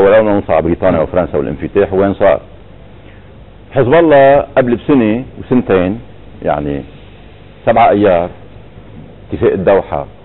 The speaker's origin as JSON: {"language": "Arabic", "country": "Lebanon", "said": "انا كانسان بالاول، كلبناني ثانيا عندي قضيه وعندي مصير وطن ومصير شعب"}